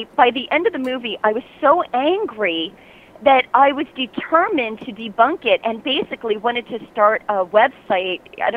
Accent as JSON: {"language": "English", "region": "Ohio", "country": "United States", "said": "Well, why am I an Ohio State Buckeye fan? Well, because I'm from Central Ohio. That's why."}